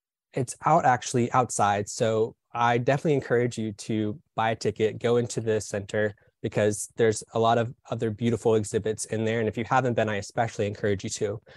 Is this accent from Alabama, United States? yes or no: yes; Birmingham, Alabama, United States; especially here in the South, I grew up in Birmingham, Alabama, and I know that I wasn't taught any LGBTQ history in school.